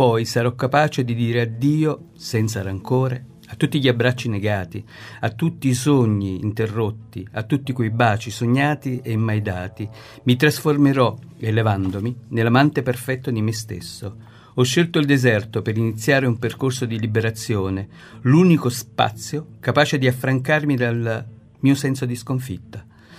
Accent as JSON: {"language": "Italian", "town": "Naples", "region": "Campania", "country": "Italy", "lives_now": "Rome, Italy", "said": "e ho concluso i miei studi a Roma, per cui sono di adozione romana, infatti lo scrivo sempre, sono un napoletano"}